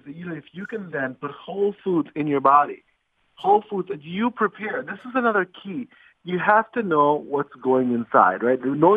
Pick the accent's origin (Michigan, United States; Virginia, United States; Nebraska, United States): Michigan, United States; Detroit; I do the ABC affiliate news in my hometown, Detroit.